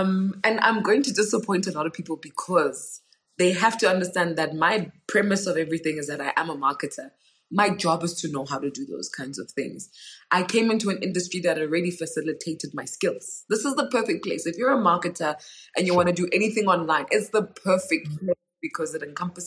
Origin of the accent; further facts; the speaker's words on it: South Africa; They booked me because of my content.